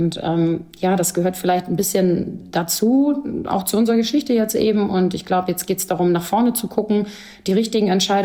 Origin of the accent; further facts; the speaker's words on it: Hamburg, Germany; Das ist als Hamburgerin und als Frau in diesem System gerade absoluter Wahnsinn